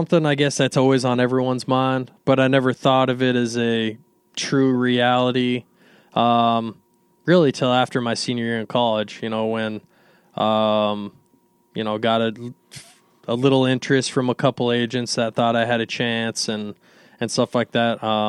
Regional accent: Montana, United States; So, I'm from Montana, though. I've played in plenty of snow games

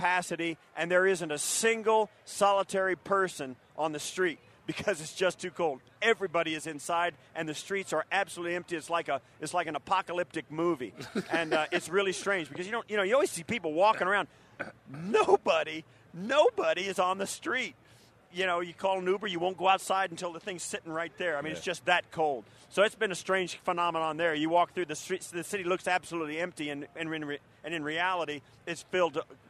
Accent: Buffalo, New York, United States; And I tell people I'm from Buffalo, and they're shocked. But, yeah, I'd rather live in Buffalo.

